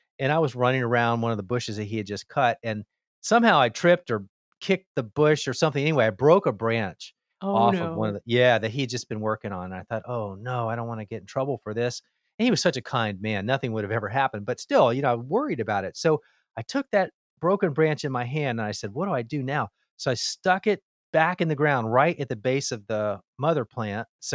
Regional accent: Miami, Florida, United States; I was the youngest of four boys. I grew up in Miami, Florida.

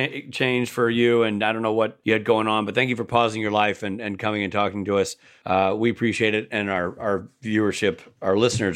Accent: Nashville, Tennessee, United States; Nashville.

